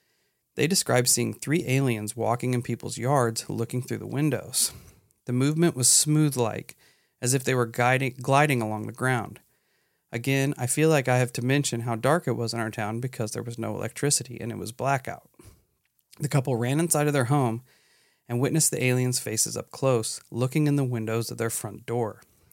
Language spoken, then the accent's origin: English; Texas, United States; Rockport's about 47 miles down the coast from my hometown. We did happen to evacuate to San Antonio before Harvey made landfall. We stayed in a hotel for 2 days due to our hometown being without power.